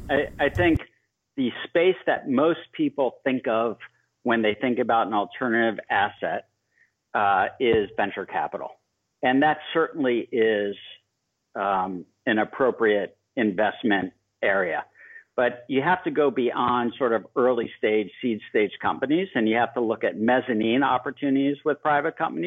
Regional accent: Miami, Florida, United States; growing up in Miami, Florida, in the 80s, which was a very unique high school lifestyle, if you will.

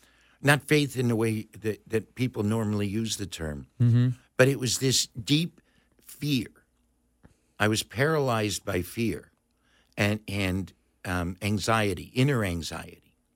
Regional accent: Cleveland, Ohio, United States; I grew up in Cleveland, Ohio. Nice kid, you know.

